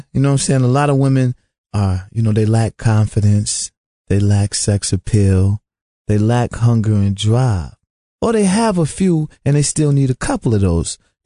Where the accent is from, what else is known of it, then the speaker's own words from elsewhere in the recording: Rochester, New York, United States; also born or lived in Utica, United States / Buffalo, United States; I'm from upstate New York. I was born in Utica, New York, raised in Rochester and Buffalo, New York. You know, so, you know, I'm an upstate guy, New York.